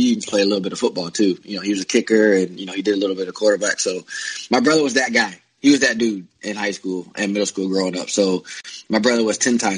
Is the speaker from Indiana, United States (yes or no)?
yes; Indiana, United States; But I was from Indiana. I never knew there was a whole world, and you know, people from California, from New York